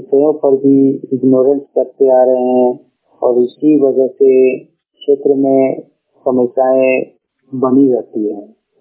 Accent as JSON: {"language": "Hindi", "town": "Bokaro", "region": "Jharkhand", "country": "India", "said": "ग्राम कस्मा की पंचायत कस्मा जिला बोकारो का रहने वाला हूँ।"}